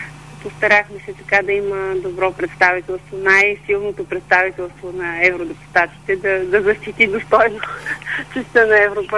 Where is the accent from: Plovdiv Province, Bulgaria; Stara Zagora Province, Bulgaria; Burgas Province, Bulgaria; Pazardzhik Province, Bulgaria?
Stara Zagora Province, Bulgaria; Stara Zagora; аз също съм от Стара Загора, така че като Старозагорка съм горда